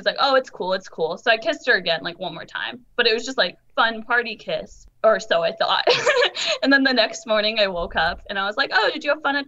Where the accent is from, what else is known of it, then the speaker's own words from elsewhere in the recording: Sacramento, California, United States; I'm 23 and I'm from Sacramento.